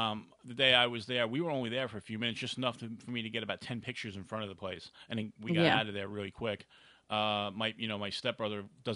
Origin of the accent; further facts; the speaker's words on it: New York City, New York, United States; growing up in New York City like I did, that the main reporters there were from Fox 5 News in New York.